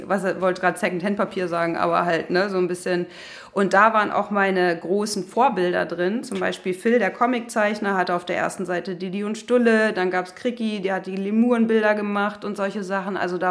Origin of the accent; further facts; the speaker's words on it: Berlin, Germany; in Berlin in der Schrebergartensiedlung, da wo ich aufgewachsen bin